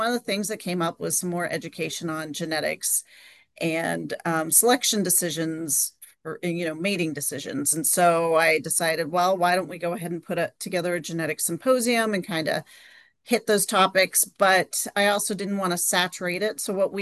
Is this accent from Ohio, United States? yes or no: no; New Mexico, United States; moved away as an adult; also born or lived in Colorado; now in Iowa, United States; And originally, I'm actually from New Mexico, so I've lived in the West and along the mountains for the majority of my life until I moved here to Iowa.